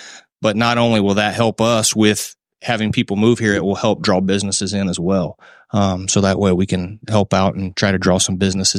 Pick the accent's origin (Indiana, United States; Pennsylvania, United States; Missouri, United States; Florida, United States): Indiana, United States; I'm originally from Delaware County. We moved to Henry County about 20 years ago, my wife and I.